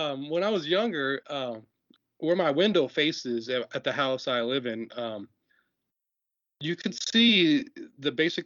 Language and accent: English; Arizona, United States; I mean, I'm from Arizona, and out here, it's alien country.